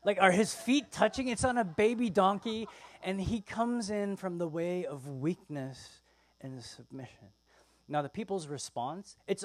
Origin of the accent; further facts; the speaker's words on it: Canada; now in United States; I was coming back recently from out of the country, and I have a green card. I'm Canadian.